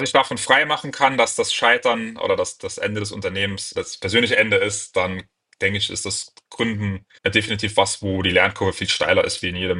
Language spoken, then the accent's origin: German; Saarland, Germany; Die Gründer sind alle aus dem Südwesten. Ich bin aus dem Saarland